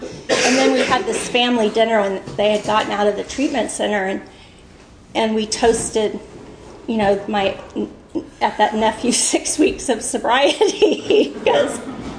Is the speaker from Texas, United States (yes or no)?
yes; Texas, United States; I'm from Texas. I come from a family of very high functioning alcoholics.